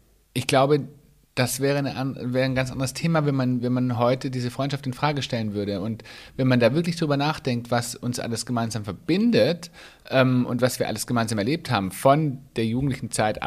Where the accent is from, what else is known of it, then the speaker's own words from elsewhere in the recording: Baden-Württemberg, Germany; moved away as an adult; now in Munich, Germany; als ich von meiner Heimat, wo ich herkomme, aus dem schwäbischen Dorf, hierher nach Bayern gezogen bin, nach München.